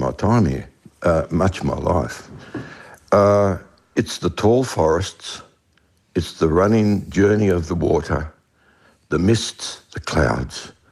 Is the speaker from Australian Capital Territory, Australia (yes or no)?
no; Sydney, New South Wales, Australia; I was born in Sydney, but my parents used to take me up here regularly.